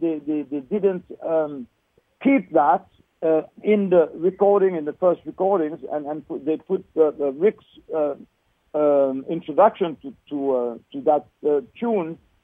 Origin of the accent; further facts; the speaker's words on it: Switzerland; of 1976 in Montreux, Switzerland, which was my country, I'm originally from Switzerland